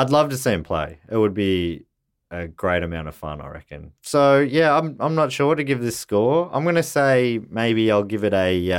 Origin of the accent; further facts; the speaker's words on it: California, United States; My little band, we're pals. We come from Marin country. We made our own records and we have a career.